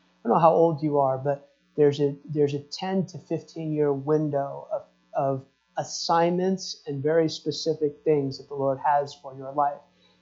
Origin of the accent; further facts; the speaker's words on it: New York, United States; I grew up outside New York City, so you understand that humor.